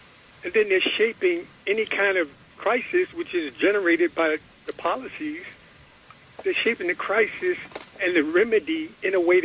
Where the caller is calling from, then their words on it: Manhattan, New York, United States; I'm calling from Manhattan.